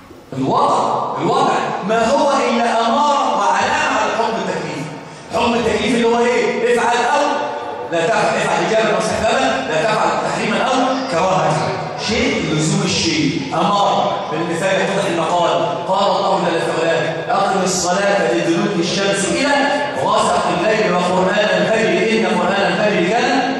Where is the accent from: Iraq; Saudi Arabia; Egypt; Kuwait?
Egypt; الوضع عندنا في مصر اي واحد كان بيفتح الدرج